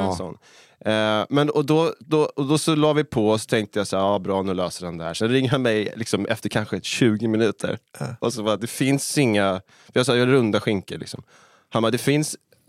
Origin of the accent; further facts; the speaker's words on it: Ekerö, Stockholm County, Sweden; Stockholm så då, om man ska vara jävligt yxig. Men specifikt så Vasastan tills jag var 7 och sen Ekerö.